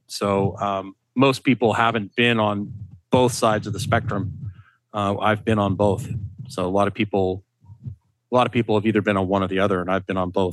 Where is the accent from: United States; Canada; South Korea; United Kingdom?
Canada; I'll talk metric. I am Canadian, so I can talk metric with you.